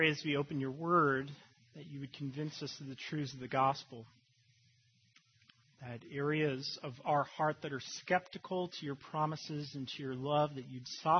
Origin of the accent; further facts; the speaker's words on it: Phoenix, Arizona, United States; You see, I grew up in Phoenix, Arizona. It's the Valley of the Sun.